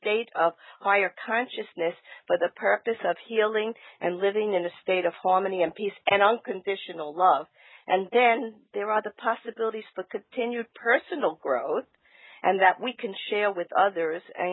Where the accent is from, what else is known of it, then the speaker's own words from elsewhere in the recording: New York, United States; accent: New York; for me, Lori, with my New York accent, is a little easier.